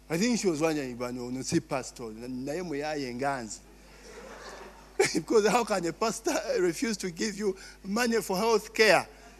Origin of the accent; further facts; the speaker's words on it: Kampala, Central Region, Uganda; also born or lived in Buganda; I was born in Buganda. I grew up in Kampala.